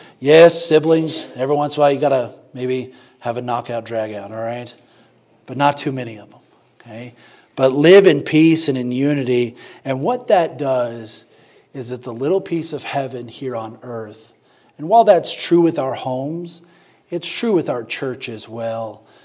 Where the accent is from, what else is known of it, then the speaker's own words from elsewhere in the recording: Fritch, Texas, United States; also born or lived in Oklahoma City; And so I think of my hometown in Fritch, and I think of all my friends and family, and I think of a lot of folks there. And I did go to college in Oklahoma City.